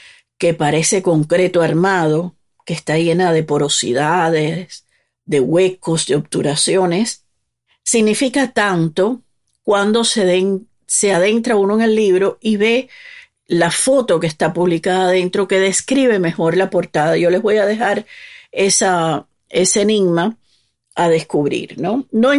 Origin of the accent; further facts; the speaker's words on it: Havana, Cuba; born there; Yo nací en La Habana en 1959